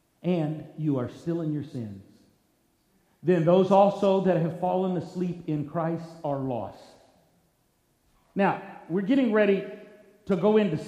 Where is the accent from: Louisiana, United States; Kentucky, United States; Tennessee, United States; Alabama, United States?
Kentucky, United States; I know y'all's not a term y'all understand around here, but I'm from Kentucky, bear with me.